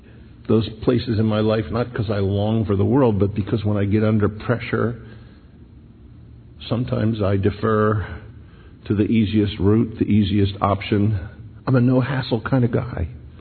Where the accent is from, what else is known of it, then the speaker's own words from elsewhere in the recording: Philadelphia, Pennsylvania, United States; I just think growing up in Philly, mom and dad not saved, long journey.